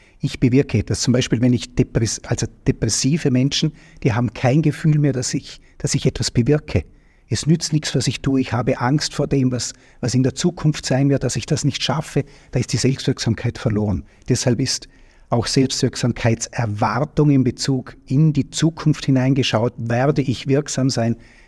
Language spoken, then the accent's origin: German; Ludesch, Vorarlberg, Austria; Ich bin in Ludesch aufgewachsen, habe mich immer engagiert.